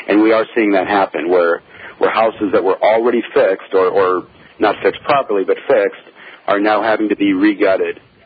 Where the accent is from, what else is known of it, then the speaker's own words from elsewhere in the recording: Minnesota, United States; also born or lived in New Orleans / Switzerland; Actually, I was born in New Orleans in '63, but my father was in the military, so we moved around a lot. We lived in Switzerland for a while and around the U.S. and kind of a typical military family. Actually grew up in Minnesota